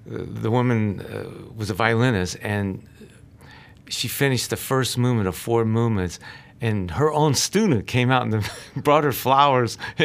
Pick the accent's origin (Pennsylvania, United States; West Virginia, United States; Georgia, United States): Georgia, United States; Atlanta; I'm a product of my generation. I grew up in Atlanta, Georgia